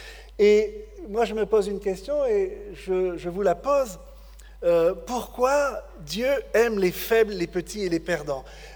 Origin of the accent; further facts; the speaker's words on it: France; je viens de France